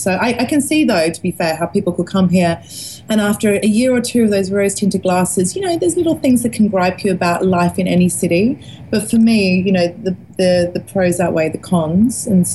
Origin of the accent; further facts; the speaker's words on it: Australia; now in Florence, Italy; I mean, I grew up in Australia